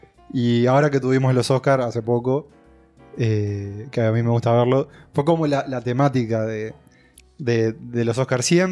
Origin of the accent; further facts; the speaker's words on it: Tacuarembó, Uruguay; sí, o sea, en realidad técnicamente soy de Tacuarembó.